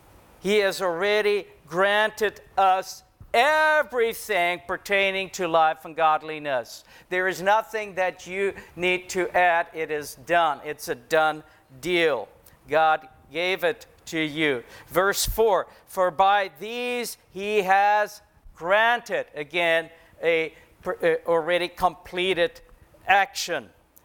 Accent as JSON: {"language": "English", "country": "South Africa", "lives_now": "United States", "said": "I said to the lady, I'm here from South Africa, and I would like to apply for a driver's license."}